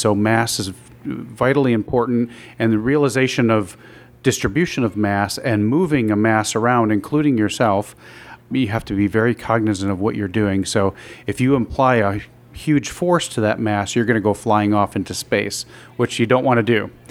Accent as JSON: {"language": "English", "town": "Binghamton", "region": "New York", "country": "United States", "tie": "born or raised there", "said": "Well, when I grew up in Binghamton, we call it Bingo Town now, but a great place to grow up and be a kid, and we actually lived east of there, kind of toward the Catskill Mountains"}